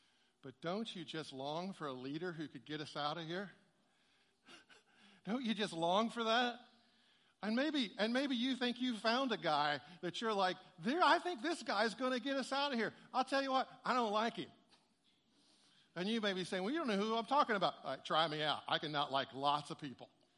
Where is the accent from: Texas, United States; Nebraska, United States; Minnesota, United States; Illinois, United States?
Illinois, United States; I'm from Illinois.